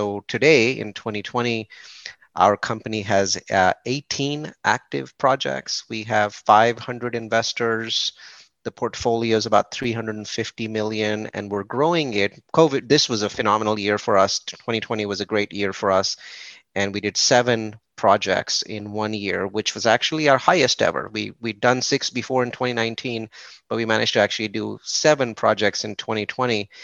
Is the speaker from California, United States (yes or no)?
yes; California, United States; I come from Silicon Valley